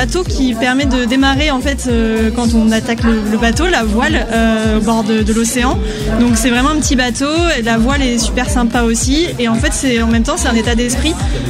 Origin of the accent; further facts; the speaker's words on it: L'Isle-d'Espagnac, Nouvelle-Aquitaine, France; je suis native d'ici, de l'île d'Épagnac en plus